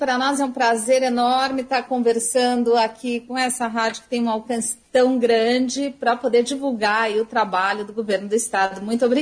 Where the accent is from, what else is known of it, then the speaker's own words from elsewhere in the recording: Cascavel, Paraná, Brazil; born there; Porque eu venho do interior, né? Eu nasci em Cascavel